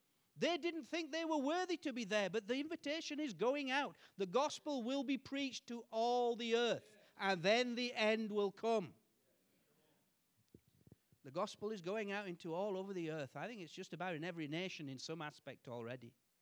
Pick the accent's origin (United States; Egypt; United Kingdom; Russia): United Kingdom; England; as an Englishman who doesn't exaggerate